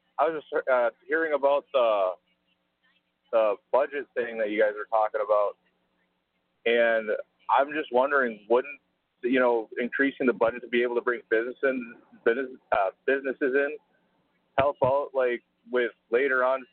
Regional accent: Wisconsin, United States; moved away; I'm originally from Wisconsin, so, I thought, Milwaukee was bad, but I got here

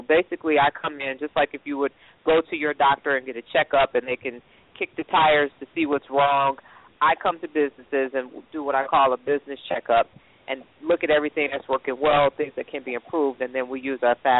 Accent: Detroit, Michigan, United States; I'm originally from Detroit, so really didn't have a leadership background

